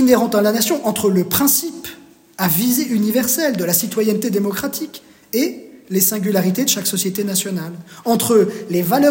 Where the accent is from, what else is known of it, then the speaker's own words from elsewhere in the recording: France; c'est pas parce que je suis français